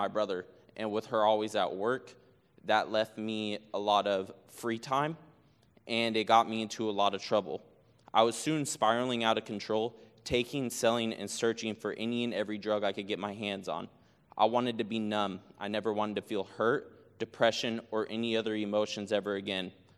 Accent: Bremerton, Washington, United States; I'm from Bremerton, Washington. As a kid, I moved around a lot

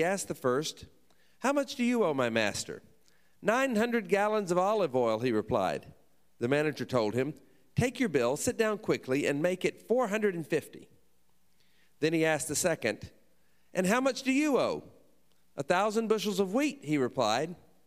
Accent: Alabama, United States; And I remember as a small child, I grew up in Alabama, and I was the fourth generation of my family in the Assemblies of God churches.

